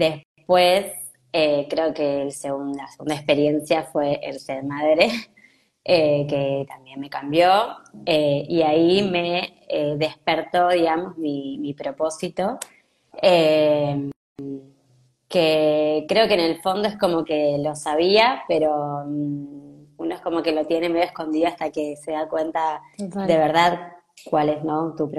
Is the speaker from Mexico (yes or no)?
no; Argentina; now in Spain; Bueno, soy argentina, estoy en España, uh-huh. Pero soy expatriada hace ya poco más de 7 años.